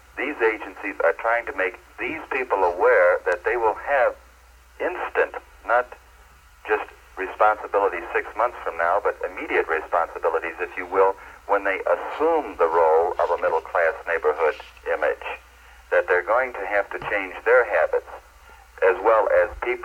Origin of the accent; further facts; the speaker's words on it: New York, United States; I have a small common denominator with you because I'm originally from New York.